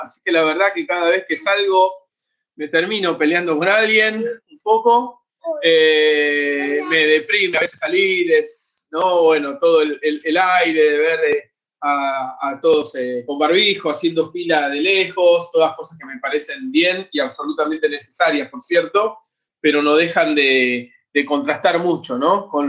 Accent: Buenos Aires, Argentina; de Parque Patricios. Mi barrio ha cambiado mucho durante la cuarentena.

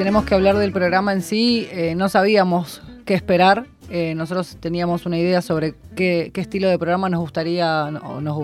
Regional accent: Buenos Aires, Argentina; born there; Tengo 34 años, nací en Liniers y vivo en Barracas, Argentina, Buenos Aires.

